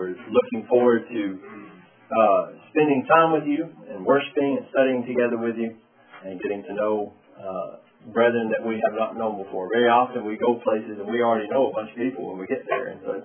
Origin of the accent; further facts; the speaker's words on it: Alabama, United States; First of all, I am from Alabama, and I know that sometimes us Southerners talk way too fast for you people up here in the North.